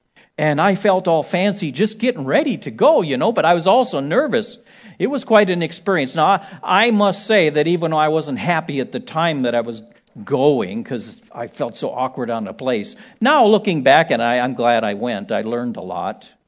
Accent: Ohio, United States; a little more refined than I, having been born and raised in Ohio, and not a wealthy family

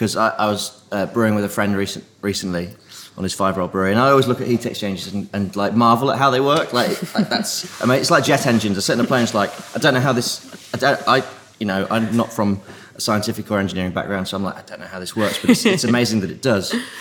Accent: Lincoln, East Midlands, United Kingdom; I'm from Lincoln, so I know Nottingham well.

